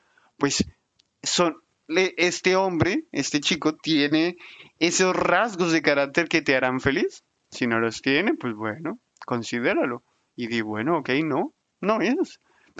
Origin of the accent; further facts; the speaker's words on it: Colombia; Yo soy colombiano, por cierto